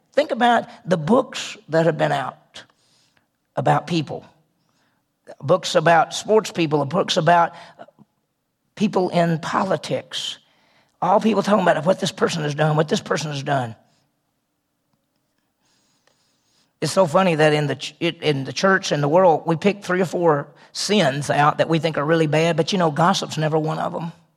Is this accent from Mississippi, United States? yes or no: yes; Mississippi, United States; also born or lived in Texas; now in Oklahoma, United States; I grew up in Mississippi, so that's the South. And then I lived in Texas, and then I live here. And I've lived here for 30 years, and I love it.